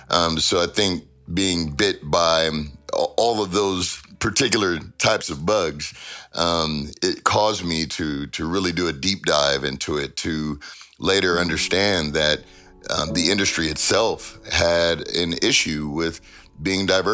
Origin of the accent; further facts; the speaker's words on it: Inglewood, California, United States; born there; Inglewood, California. It's a city that I was born in. I was born in Sentinella Hospital